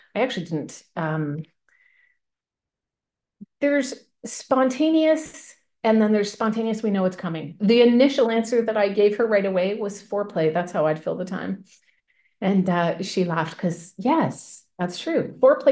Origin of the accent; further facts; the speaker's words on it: Canada; I am from Canada and it's kind of my claim to fame that I'm the one and only outside of the states.